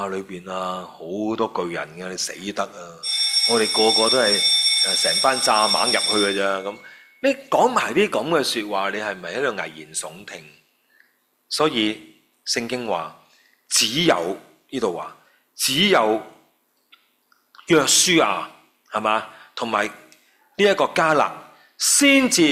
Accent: China; 呢啲我哋中国人好犀利噶呢啲说话吓

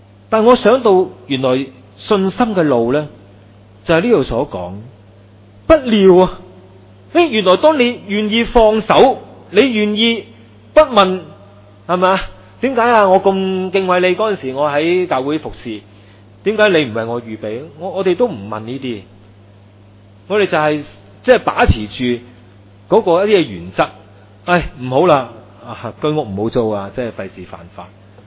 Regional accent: China; 我哋中國人話一言輕邦一言喪邦係真嘅。

